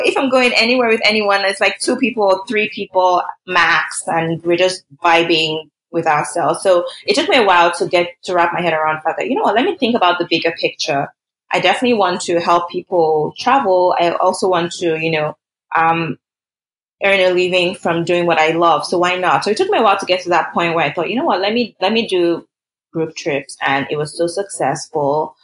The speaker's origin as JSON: {"language": "English", "country": "Nigeria", "tie": "born or raised there", "moved": "as an adult", "said": "I grew up in Nigeria. Like for like the first 22 years, I didn't travel anywhere. Like I was in Nigeria."}